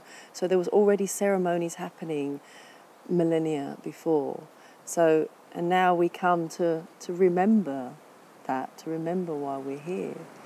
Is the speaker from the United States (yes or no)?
no; England, United Kingdom; moved away as an adult; now in Ibiza, Spain; I'm from England originally, and I've been living in Ibiza now for 7 years